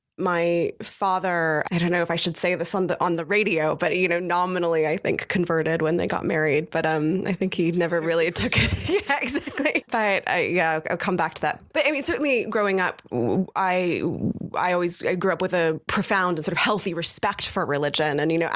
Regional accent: United States; I was so fortunate to have growing up in the United States was a profound sense of, how lucky I was to be where I was

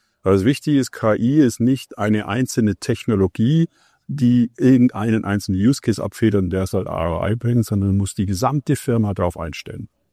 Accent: Munich, Bavaria, Germany; in München, wo ich herkomme

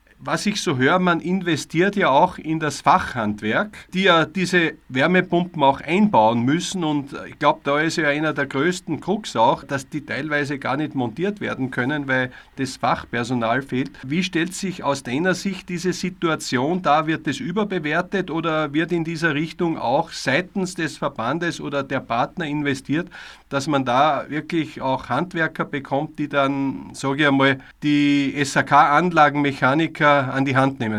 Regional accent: Austria; Bei uns in Österreich war es sehr eher schon stärker.

